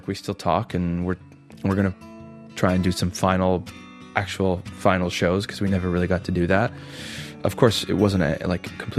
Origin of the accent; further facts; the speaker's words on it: St. Catharines, Ontario, Canada; Well, I come from St. Catharines, Ontario, Canada, which is just right near the Niagara Falls.